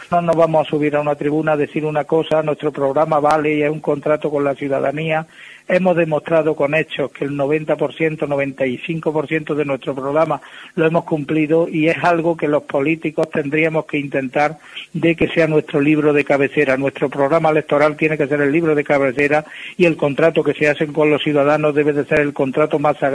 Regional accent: La Roda de Andalucía, Andalusia, Spain; llevarse los recursos de los vecinos y vecinas de mi pueblo, de Andalucía y de España

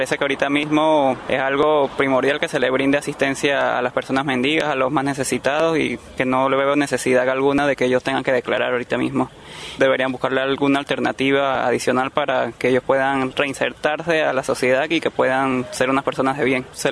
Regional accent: Panama; En mi país, en Panamá, se le trata de buscar unos centros de acopio

